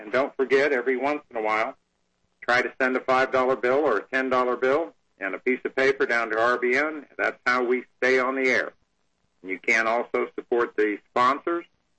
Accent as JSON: {"language": "English", "region": "Florida", "country": "United States", "tie": "born there", "said": "And don't look forward to winter, as I was born in Florida. But I've learned to adapt"}